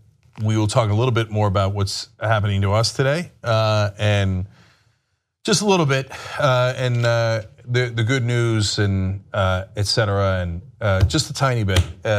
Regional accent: United States; I remember when I was growing up in America, and you could reach to get your registration

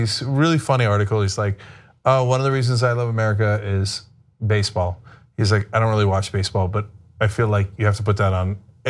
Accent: New Jersey, United States; Because so many years growing up in New Jersey, that's where we'd go to those parties with people in people's backyards

